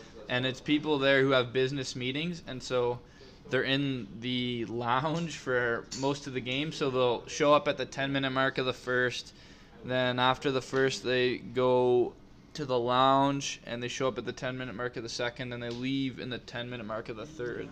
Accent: Toronto, Ontario, Canada; So when you're growing up in Toronto.

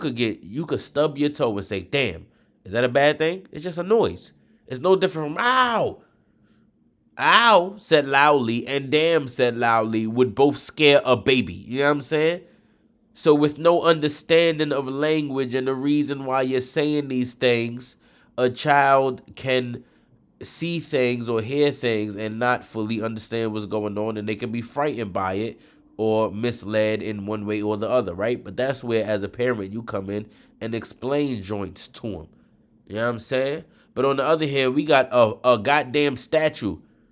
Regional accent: Brooklyn, New York, United States; and I'm from Brooklyn, that's why I say God like that, right?

